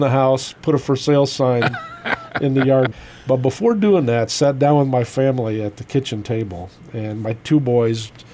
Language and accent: English; Chicago, Illinois, United States; I was born in southern Illinois, and then at about age 10, we moved to the Chicago area. So I got to see the rural part of Illinois and then the urban environment of Chicago.